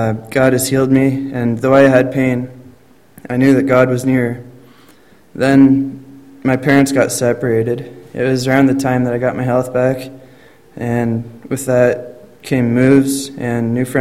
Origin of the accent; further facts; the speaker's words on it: Peterborough, Ontario, Canada; born there; I'm 26. I was born in Peterborough, Ontario. Being raised in a godly family, I remember living in rural areas